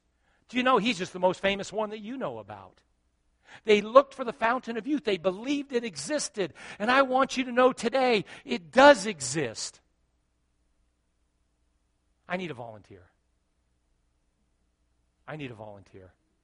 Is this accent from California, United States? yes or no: yes; California, United States; I grew up with him in California, Sergeant Bill Tweedy.